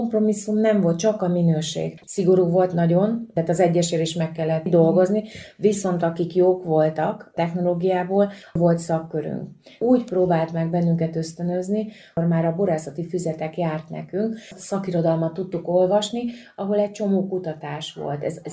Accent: Bácsalmás, Bács-Kiskun, Hungary; Kalfatőre származom, bácsalmásról. Tehát anyai ágon mi horvátok vagyunk, tehát azon belül is bunyavácok.

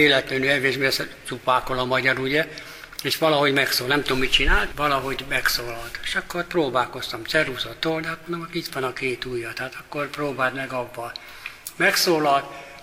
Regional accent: Csepel, Budapest, Hungary; tudták, hogy Csepeli vagyok

